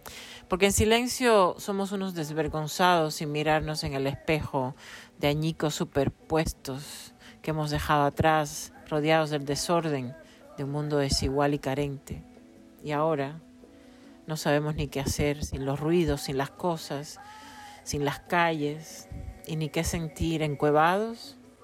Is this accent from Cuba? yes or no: yes; Cuba; now in Chicago, United States; cubana, escritora, vivo en Chicago.